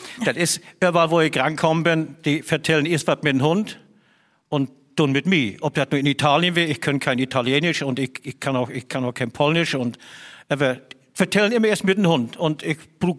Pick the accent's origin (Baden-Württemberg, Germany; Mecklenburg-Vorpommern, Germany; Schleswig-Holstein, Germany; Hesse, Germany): Mecklenburg-Vorpommern, Germany; dass ich als Mecklenburger den Tiroler was vorsingen konnte.